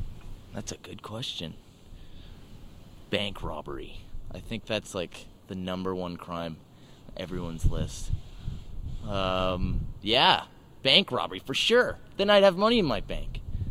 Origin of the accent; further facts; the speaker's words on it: Ottawa, Ontario, Canada; I'm originally from Ottawa.